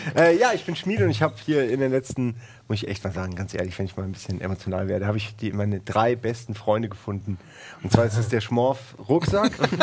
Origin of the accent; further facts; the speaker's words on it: East Germany, Germany; Ich bin im Osten groß geworden.